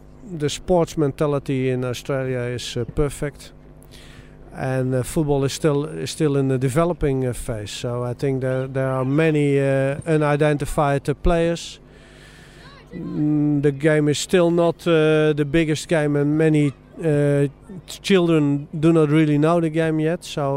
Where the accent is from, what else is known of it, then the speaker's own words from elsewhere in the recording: Utrecht, Netherlands; English is a second language; several teams like Utrecht, which is my hometown team